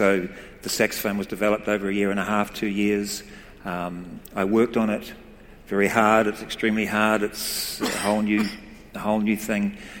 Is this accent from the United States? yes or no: no; New Zealand; I'm from New Zealand, and in New Zealand we have a thing called a word called whānau.